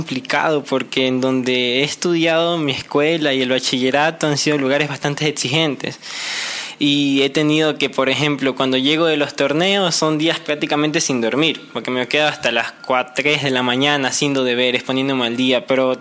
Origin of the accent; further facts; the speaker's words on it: Guayaquil, Guayas, Ecuador; Pues soy de Guayaquil, Ecuador, tengo 17 años, ya casi a cumplir 18.